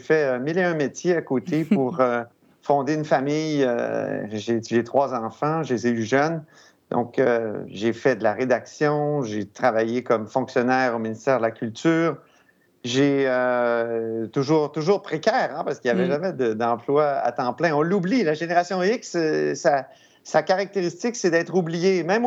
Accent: Quebec City, Quebec, Canada; born there; devenir correspondant parlementaire ici à Québec, ce qui m'a ramené dans ma ville natale, parce que j'y suis né.

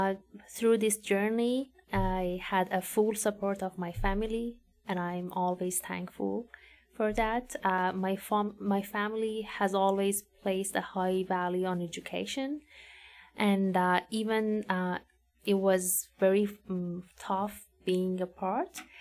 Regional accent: Iran; now in Canada; And I'm originally from Iran. I'm the oldest daughter in a small, tight-knit family with just having one younger sister.

